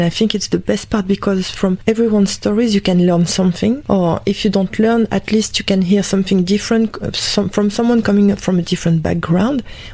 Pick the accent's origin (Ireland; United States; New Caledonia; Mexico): New Caledonia; English is a second language; some people can hear I've got an accent. I'm French. Not from France, I'm sorry, not from Paris or Lyon. I'm from New Caledonia, just a tiny island in the South Pacific.